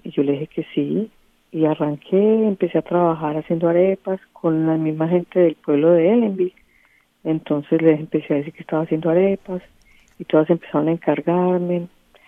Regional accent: Medellín, Antioquia, Colombia; moved away; yo hago arepas colombianas, paisas, porque yo soy de Medellín, de Colombia, Medellín. Yo llegué a este país hace 5 años.

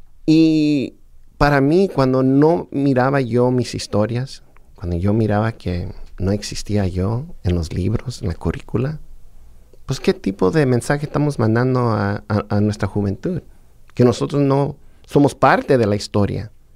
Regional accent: Los Angeles, California, United States; Yo soy de Los Ángeles. Mis padres vinieron de México. Yo me creí en un barrio que se llama Boyle Heights, que muchas veces la gente lo confunde con el este de Los Ángeles porque están lado a lado.

